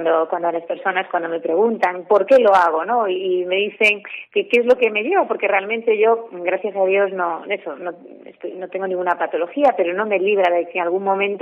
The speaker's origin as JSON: {"language": "Spanish", "region": "Galicia", "country": "Spain", "said": "soy de Galicia"}